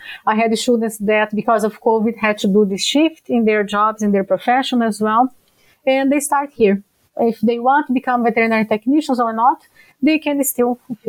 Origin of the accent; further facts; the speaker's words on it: Brazil; English is a second language; moved away as an adult; now in Canada; my background is a bit unique because I'm from Brazil. I'm not from Canada originally.